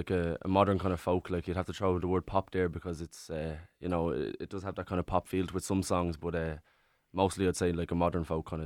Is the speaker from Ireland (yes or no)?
yes; Balbriggan, Leinster, Ireland; now in Enniscorthy, Ireland; I'm from Dublin actually. From Dublin originally, Balbriggan. I live in Enniscorthy. Enniscorthy and Wexford.